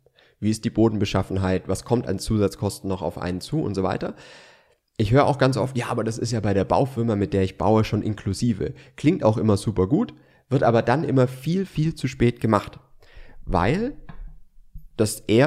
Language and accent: German; Baden-Württemberg, Germany; Dasselbe wie mit dem Architekten, da merkt man, ich bin Schwabe